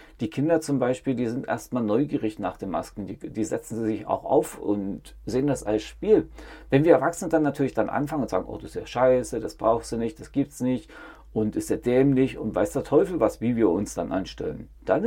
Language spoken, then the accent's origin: German; East Germany, Germany; Ich bin in der DDR aufgewachsen